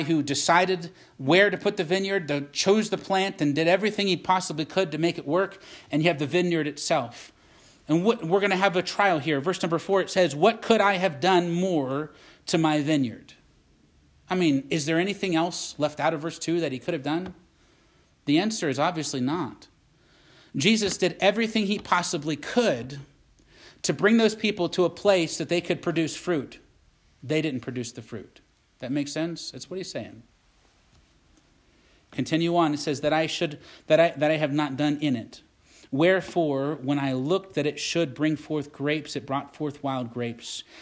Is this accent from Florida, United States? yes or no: no; Virginia, United States; but I grew up in Virginia, and I tell you, gardens are a big deal in Virginia.